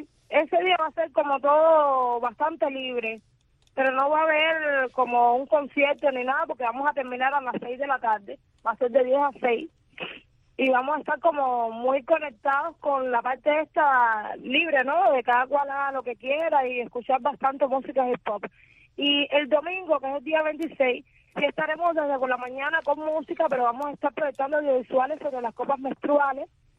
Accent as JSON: {"language": "Spanish", "region": "Havana", "country": "Cuba", "said": "la mayoría somos de aquí, de La Habana"}